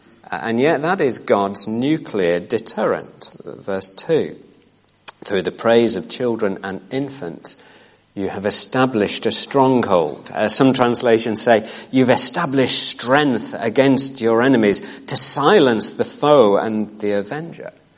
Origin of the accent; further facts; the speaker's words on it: Bury, North West England, United Kingdom; I'm from Bury, and our great claim to fame is that we invented the blood clot